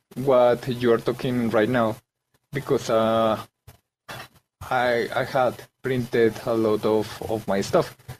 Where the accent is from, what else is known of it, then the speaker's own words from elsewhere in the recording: Bogotá, Colombia; Yes, I'm from Colombia. From Bogota.